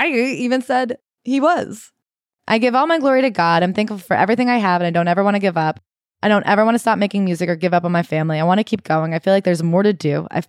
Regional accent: Memphis, Tennessee, United States; It started from some of the trauma I experienced in my home and growing up in Memphis, and it went from there.

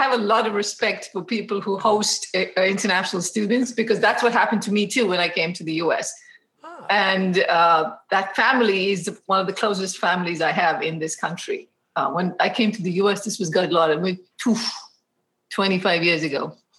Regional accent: India; growing up in India

